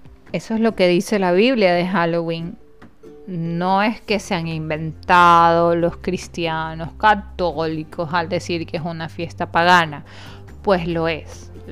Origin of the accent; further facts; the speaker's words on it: Ecuador; Pero como somos ecuatorianos, no hacemos caso